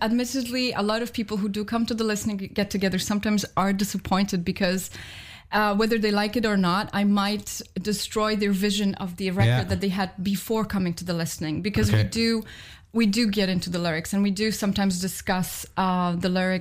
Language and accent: English; Poland; English is a second language; My parents, for example, my parents' generation, I come from Poland.